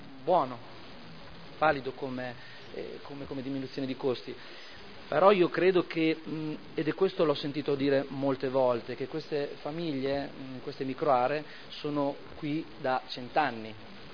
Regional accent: Modena, Emilia-Romagna, Italy; born there; siamo tutti abitanti di Modena, io sono nato a Modena

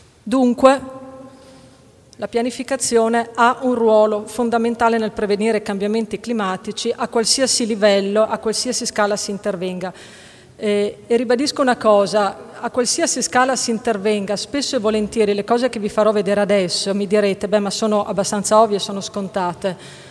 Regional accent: Bolzano, Trentino-Alto Adige, Italy; io vengo da Bolzano, dall'Alto Adige, da noi ovviamente questo è un problemino che è sentito

